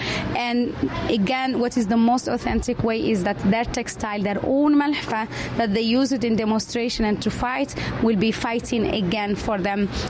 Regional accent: Western Sahara; born or raised there

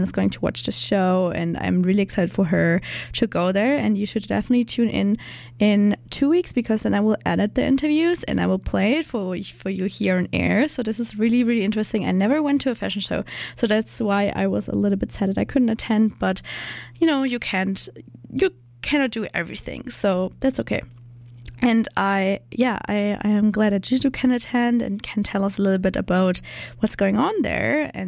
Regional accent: Germany; English is a second language; moved away as an adult; now in Canada; I'm from Germany, currently staying here

